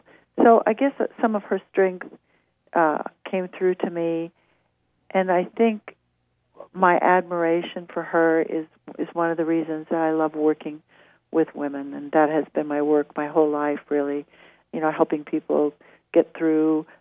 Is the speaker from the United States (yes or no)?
yes; West Coast, United States; So I'm actually from the West Coast.